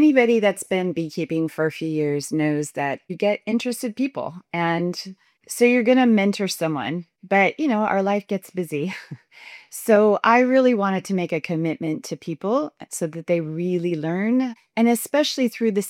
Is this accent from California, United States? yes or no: yes; California, United States; Yeah, well, I'm from California and I started beekeeping there.